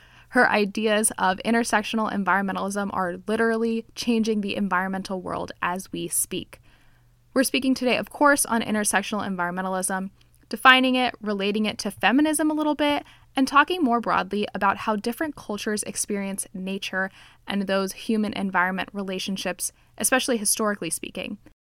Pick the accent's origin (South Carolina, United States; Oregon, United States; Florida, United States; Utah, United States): Florida, United States; Miami; I'm a white woman, I'm Hispanic, I'm Cuban, I grew up in Miami